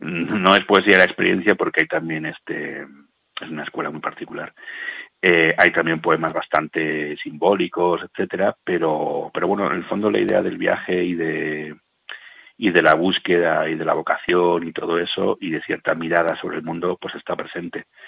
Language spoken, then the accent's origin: Spanish; Barcelona, Catalonia, Spain; una parte bastante oscura que cuento de mi adolescencia e infancia en Barcelona